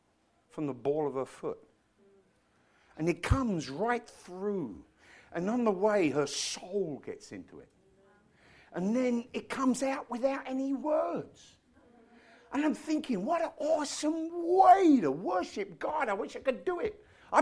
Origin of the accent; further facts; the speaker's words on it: United Kingdom; And I'm British. I'm not an extroverted American.